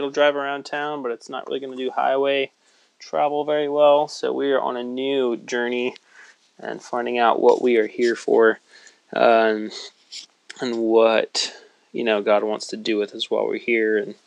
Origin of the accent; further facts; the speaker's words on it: Florida, United States; now in California, United States; Like I said, we're in California. I'm from Florida. I'm married. I have an eight-month-old son.